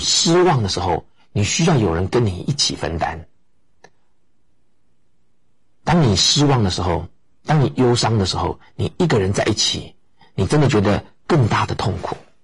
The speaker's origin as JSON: {"language": "Chinese", "country": "China", "said": "我们中国人也说物以类聚"}